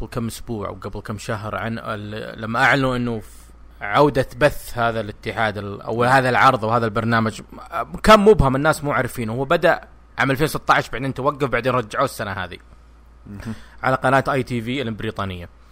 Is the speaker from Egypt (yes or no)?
no; Saudi Arabia; السنة الهجرية الشمسية عندنا في السعودية تبدأ بسبتمبر